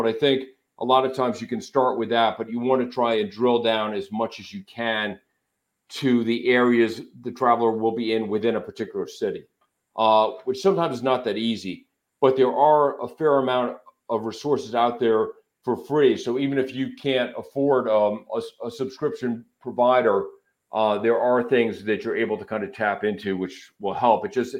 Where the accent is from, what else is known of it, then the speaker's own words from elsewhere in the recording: United States; But I think, you know, for me as an American, a lot of times I didn't think about you have people in other countries overseas